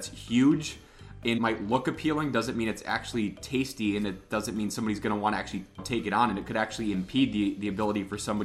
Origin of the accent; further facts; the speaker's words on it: Wisconsin, United States; I'm lactose intolerant, unfortunately, born and raised in Wisconsin, and here I can't have dairy.